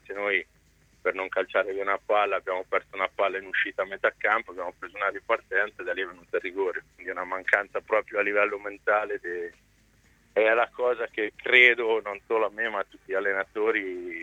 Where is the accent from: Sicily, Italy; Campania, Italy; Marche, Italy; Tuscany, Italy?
Marche, Italy; Ancona; io da Anconetano per primo